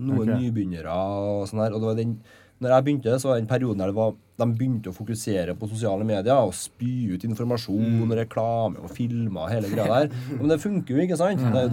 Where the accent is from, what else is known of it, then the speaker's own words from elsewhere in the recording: Levanger, Trøndelag, Norway; Det åpnet en kickboxingklubb ganske raskt etterpå i Levanger, der jeg kommer fra.